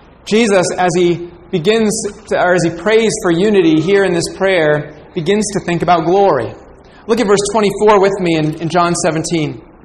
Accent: New Jersey, United States; Growing up in North Jersey, I was aware of a small bridge that connected the Bronx with Lower Manhattan.

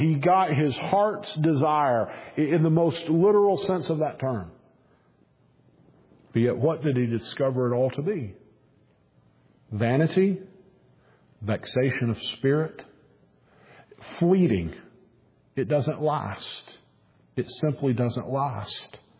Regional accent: United States; If you will allow me as an American, as a United Statesian, you're Americans too. You live in North America. As someone from the United States, to comment on your particular situation

